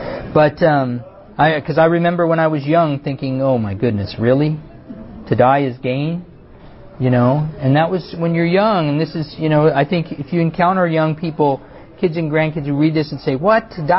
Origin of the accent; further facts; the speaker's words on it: Fresno, California, United States; because I grew up in Fresno, I know a lot of the churches there.